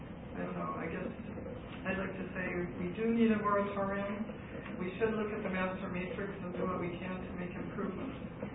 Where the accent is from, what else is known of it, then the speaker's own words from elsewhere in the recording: Cambridge, Massachusetts, United States; from Cambridge, and I guess I would like to say a few things